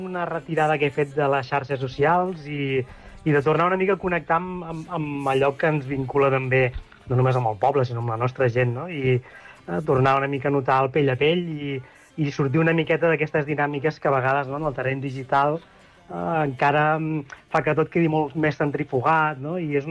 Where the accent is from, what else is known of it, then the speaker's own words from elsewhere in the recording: Sant Pere de Riudebitlles, Catalonia, Spain; now in La Ràpita, Spain; soc de Sant Pere de Riudebitlles. Ja fa molts anys que no hi visc, però vaja, les arrels sempre es porten a dins, i s'estiren tant com es pot.